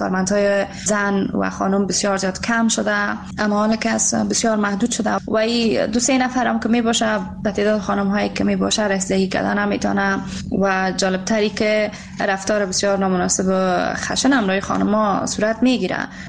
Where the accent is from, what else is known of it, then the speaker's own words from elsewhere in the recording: Afghanistan; افتخار میکنم واقعا که من یک افغان هستم